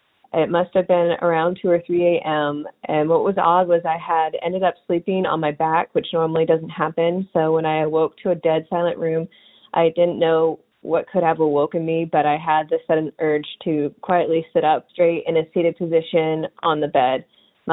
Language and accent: English; Bellingham, Washington, United States; I am from Bellingham, Washington.